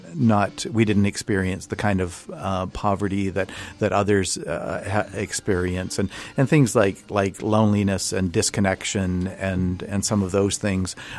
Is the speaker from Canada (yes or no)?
yes; Ontario, Canada; Well, I spent my childhood in northern Ontario, north of Lake Superior, Thunder Bay, Scriber, that sort of thing. And then sort of my teenage years and beyond in eastern Ontario.